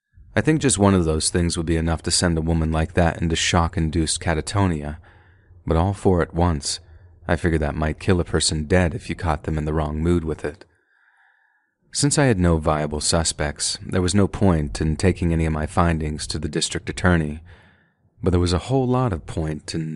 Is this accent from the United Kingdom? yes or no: yes; Widnes, North West England, United Kingdom; I'm from Widnes in northwestern England